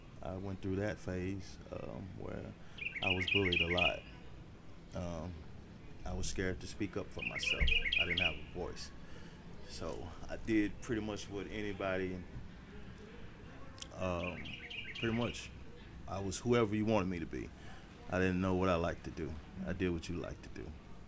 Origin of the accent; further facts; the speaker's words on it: Memphis, Tennessee, United States; I'm from Memphis, Tennessee. Mm-hmm. Yeah, I grew up in Memphis.